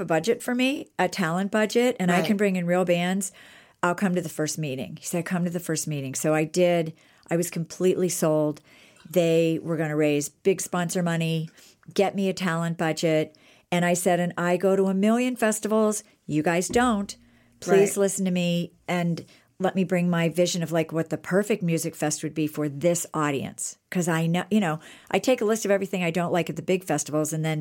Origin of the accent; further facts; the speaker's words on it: Canfield, Ohio, United States; One is a very new singer-songwriter from my hometown in Ohio, from Canfield, Ohio.